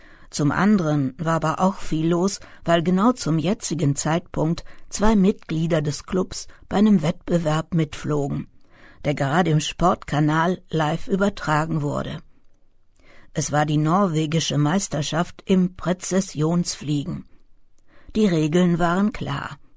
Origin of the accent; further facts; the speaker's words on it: Germany; Wahrscheinlich war es mir als Deutsche sogar verboten, überhaupt dorthin zu schauen.